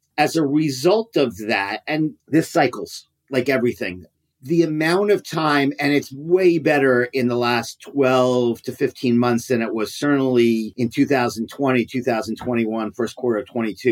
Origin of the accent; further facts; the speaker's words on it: New York, United States; moved away as an adult; now in Berkeley, United States; Yes, I grew up in New York. I came out here to go to law school, although I live in Berkeley.